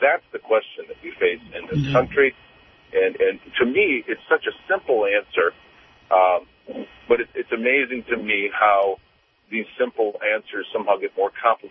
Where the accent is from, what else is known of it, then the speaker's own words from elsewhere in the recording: Michigan, United States; I'm from Genesee County